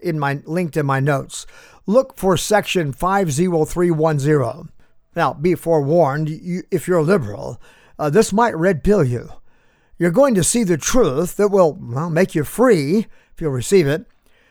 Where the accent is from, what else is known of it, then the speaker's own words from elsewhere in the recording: California, United States; Now, folks, I'm Californian born and bred.